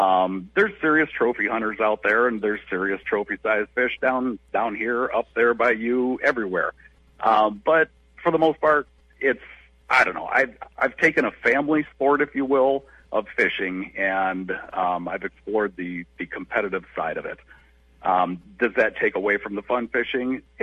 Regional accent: Florida, United States; born there; I was born in Florida back in 73, 100 years ago.

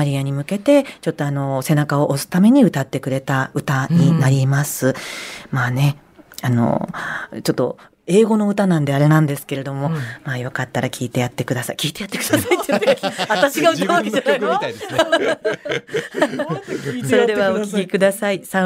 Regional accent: Tochigi, Japan; 地元栃木のですね、あの、教会の前にちょっと佇んで

